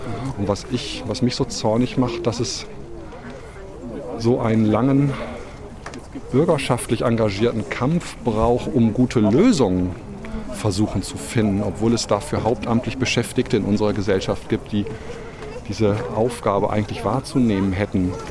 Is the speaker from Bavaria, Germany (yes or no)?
no; Freiburg, Baden-Württemberg, Germany; als Freiburger finde ich das sehr traurig.